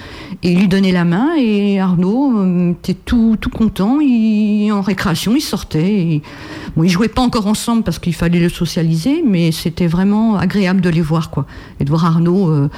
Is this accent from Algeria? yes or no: yes; Kabylie, Algeria; Mes origines, je le dis, je suis Kabyle. Mon père était de Kabylie et maman était parisienne.